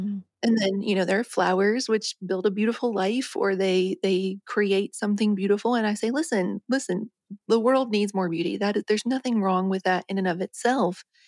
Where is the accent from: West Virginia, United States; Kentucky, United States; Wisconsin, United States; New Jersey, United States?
West Virginia, United States; when I was little growing up in West Virginia and you had like a growth spurt, you're growing just like a weed.